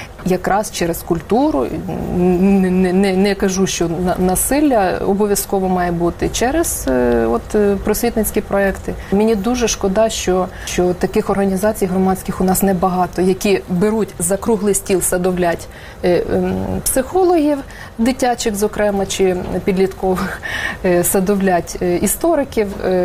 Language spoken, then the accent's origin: Ukrainian; Kyiv, Ukraine; ми, кияни, начебто, ті люди, які більше можливостей мають їздити кудись